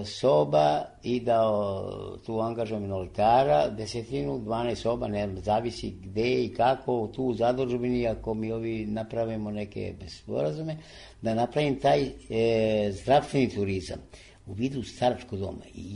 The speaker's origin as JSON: {"language": "Serbian", "country": "Serbia", "said": "Mi smo, naši Srbi iz dijaspore, su napravili ogromne objekte po selima, koji su prazni."}